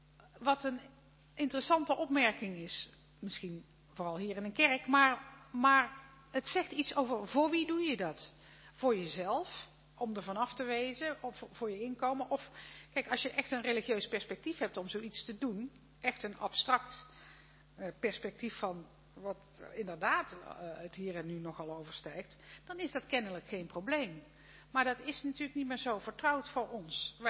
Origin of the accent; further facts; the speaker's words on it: Netherlands; ik ben nou eenmaal een vrouw en ik kom uit Nederland en ik ben wel gesteld.